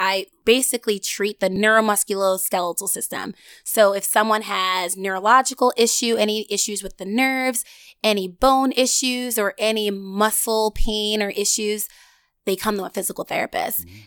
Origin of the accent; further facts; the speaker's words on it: Buffalo, New York, United States; it's just truly been a blessing just to work there and serve my hometown, the community of Buffalo.